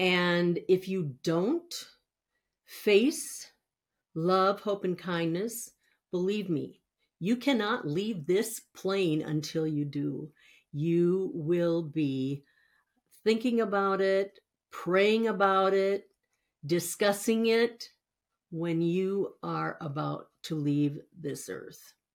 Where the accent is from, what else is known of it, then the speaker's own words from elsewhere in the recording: Richfield, Minnesota, United States; also born or lived in Seattle; I was born in Seattle and then taken home to Richfield, Minnesota. And my parents were, of course, very religious, and I was raised with the Bible, and I had a Catholic background.